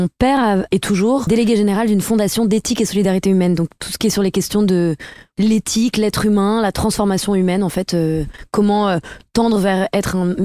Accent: Asnières-sur-Seine, Île-de-France, France; J'ai grandi à Asnières-sur-Seine, donc c'est dans le 92, donc proche banlieue.

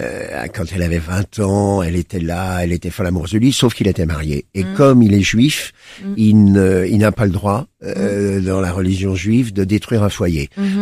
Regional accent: Paris, Île-de-France, France; J'ai grandi à Paris

